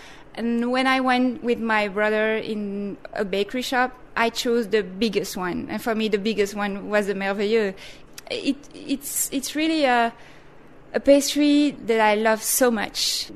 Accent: Leuven, Flanders, Belgium; English is a second language; I'm from Belgium, a place called Leuven. Leuven is a big city, and there are a lot of pastry shops.

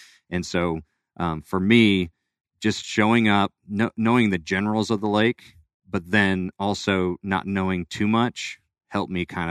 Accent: California, United States; also born or lived in Florida; I was born in Florida, but moved to California. That's where I grew up.

